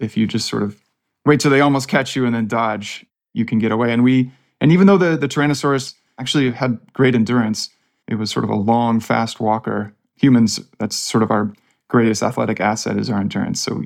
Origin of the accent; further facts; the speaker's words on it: Palo Alto, California, United States; I'm just from Palo Alto, so about as far from the ranch as you can get.